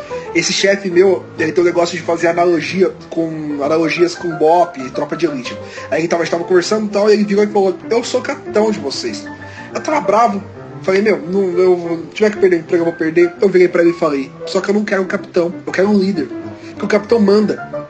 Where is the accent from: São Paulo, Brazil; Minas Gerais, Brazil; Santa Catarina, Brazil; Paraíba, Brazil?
São Paulo, Brazil; eu sou aqui de São Paulo, sou estudante de Direito